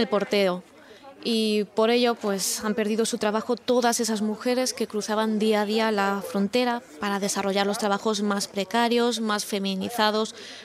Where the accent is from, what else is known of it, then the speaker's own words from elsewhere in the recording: Barcelona, Catalonia, Spain; Yo soy de Barcelona y el coronavirus también me encerró a mí, en Melilla, sin darme la oportunidad de abandonar la ciudad